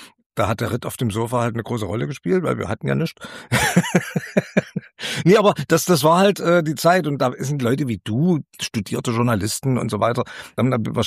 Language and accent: German; Taucha, Saxony, Germany; Also ich bin in Taucher bei Leipzig zur Schule gegangen, 3 Jahre lang